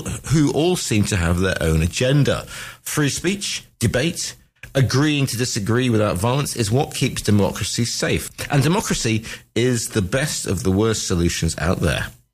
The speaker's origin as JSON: {"language": "English", "country": "United Kingdom", "said": "I am British, and I'm proud to say so. I don't see colour defining my Britishness."}